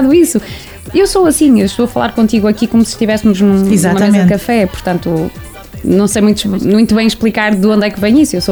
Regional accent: Esposende, Braga, Portugal; also born or lived in Barcelos; Mas eu nasci em Barcelos, as minhas raízes estão lá, a minha família está em Barcelos, mas, ou melhor, grande parte da minha família está em Barcelos. Mas quando eu tinha 9 anos, os meus pais resolveram ir morar para Esposende e eu ali fiquei, portanto, eu tenho 41, fui para lá com 9.

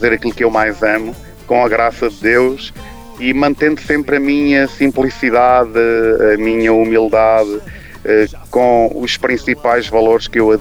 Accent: Leiria, Portugal; Leiria, que é onde eu nasci, sou da cidade de Leiria.

